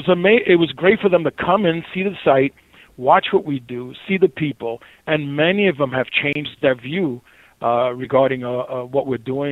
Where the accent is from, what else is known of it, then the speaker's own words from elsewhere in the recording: New York City, New York, United States; I grew up on the Lower East Side in the 70s. You can't tell me about a pandemic of drug use. I grew up, walking the streets of Avenue B and Avenue C and walking over bodies at times.